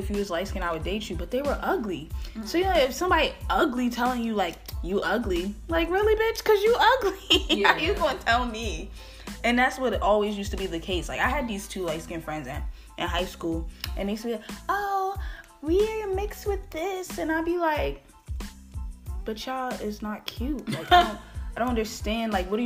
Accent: West Orange, New Jersey, United States; I'm from West Orange.

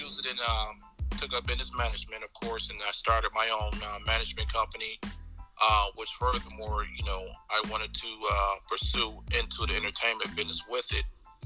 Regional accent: Detroit, Michigan, United States; now in Atlanta, United States; I am from Detroit, Michigan, but reside in Atlanta, Georgia.

